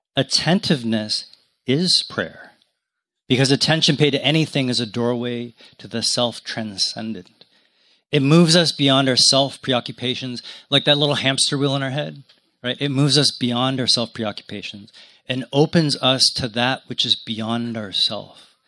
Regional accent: Canada; Growing up in Canada, I could smell autumn.

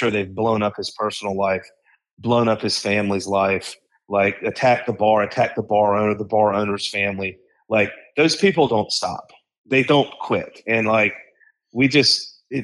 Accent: Georgia, United States; now in Florida, United States; You know, I live in Florida. I'm from Georgia, you know, and like Georgia and Florida have more in common with someone in the state of Wyoming than like people from Connecticut and New York.

